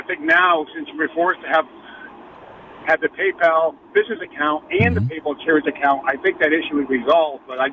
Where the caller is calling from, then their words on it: Waterbury, Connecticut, United States; I'm calling from Waterbury.